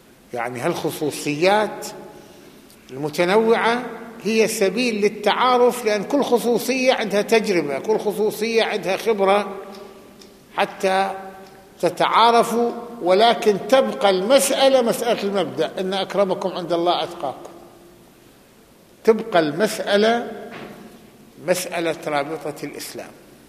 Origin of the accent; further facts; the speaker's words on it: Lebanon; هذا يمكن بعض اللي تسمعوا أنتم عندنا بلبنان